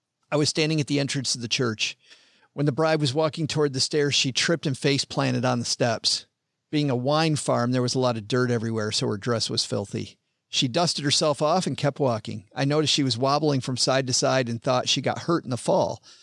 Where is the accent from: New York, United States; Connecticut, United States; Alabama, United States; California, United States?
Alabama, United States; And I said, well, I'm from Alabama. What do you want to hear?